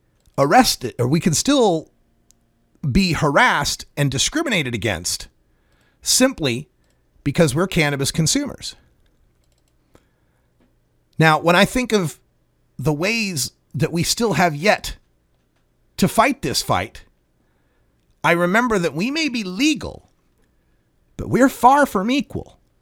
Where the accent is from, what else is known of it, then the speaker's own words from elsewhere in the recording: Oregon, United States; at least in my home state, I and at least 300,000 other Oregon adults are removed from the list